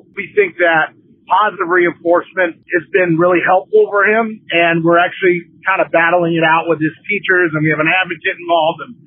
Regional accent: Chicago, Illinois, United States; I'm from the Chicago area.

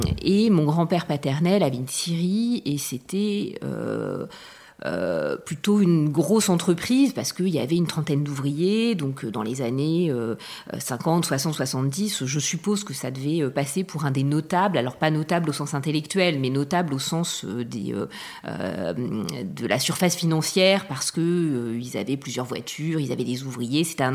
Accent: Nouvelle-Aquitaine, France; also born or lived in Saintes; moi, je suis née à Saintes, en Charente-Maritime. Et donc, j'ai grandi dans le sud du département, à la limite entre la Charente-Maritime et la Gironde, en pleine campagne.

